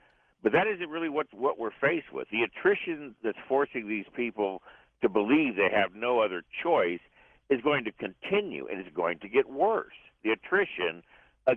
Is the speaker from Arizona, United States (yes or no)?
no; Texas, United States; also born or lived in Michigan; I was actually raised in Texas. When we moved from Michigan, I grew up in Texas high schools.